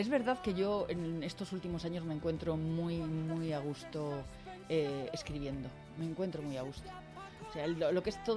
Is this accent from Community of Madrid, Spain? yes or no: yes; Madrid, Community of Madrid, Spain; yo es que soy madrileña y de padres madrileños